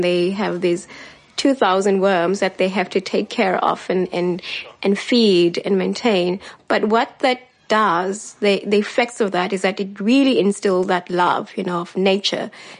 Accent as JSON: {"language": "English", "town": "Guguletu", "region": "Western Cape", "country": "South Africa", "tie": "born or raised there", "said": "I grew up in Guguletu, which is very similar to what Yola, you know, explained about her community."}